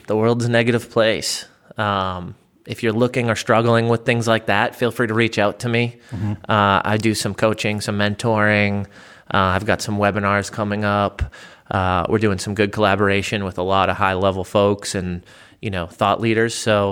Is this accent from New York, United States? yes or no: no; Massachusetts, United States; I grew up in Massachusetts.